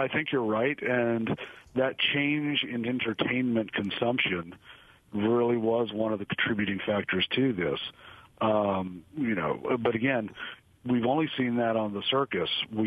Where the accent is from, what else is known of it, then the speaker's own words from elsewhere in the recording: North Carolina, United States; Well, actually, I grew up in Central North Carolina, and every single year that the circus came to my hometown, we went.